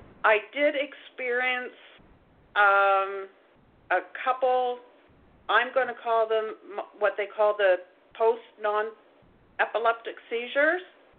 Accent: Ontario, Canada; Yeah, I'm a crazy Canucky.

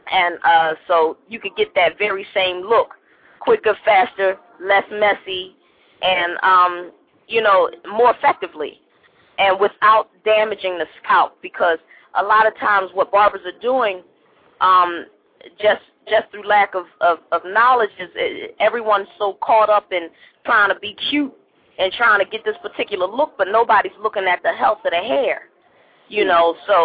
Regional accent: Philadelphia, Pennsylvania, United States; He's from Jersey and I'm from Philly.

